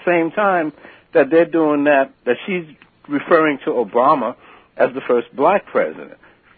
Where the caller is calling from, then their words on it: Brentwood, New York, United States; Brentwood.